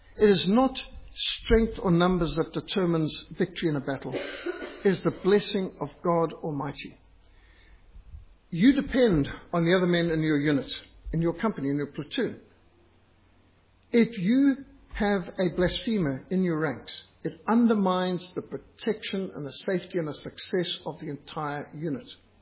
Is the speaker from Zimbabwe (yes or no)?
yes; Zimbabwe; now in South Africa; I was brought up in Rhodesia where we did that sort of thing, but South Africa, nothing.